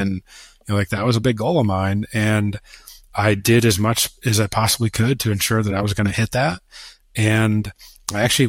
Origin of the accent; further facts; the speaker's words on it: Michigan, United States; Yeah, I grew up in rural Michigan. And I think growing up in Michigan is important